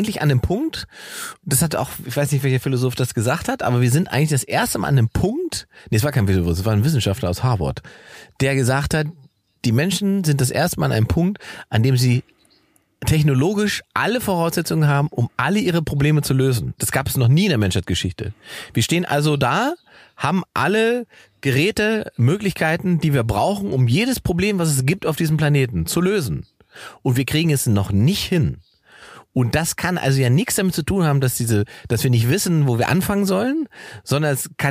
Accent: East Germany, Germany; als Ostdeutscher ist das Kindheit für mich.

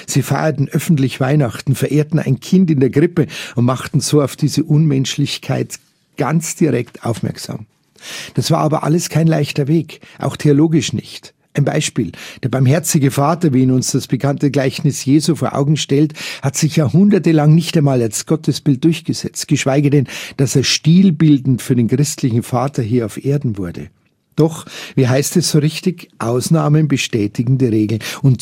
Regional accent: Munich, Bavaria, Germany; als Jugendlicher im Schülerzentrum Fürstenried hier in München.

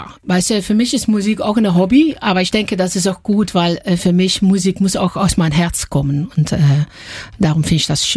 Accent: Limburg, Netherlands; German is a second language; Und ich komme aus Limburg.

